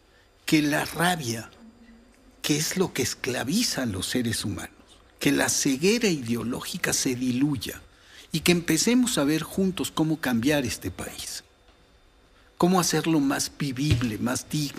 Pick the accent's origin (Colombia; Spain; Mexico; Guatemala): Guatemala; Y primero soy guatemalteco, luego soy viejo decrépito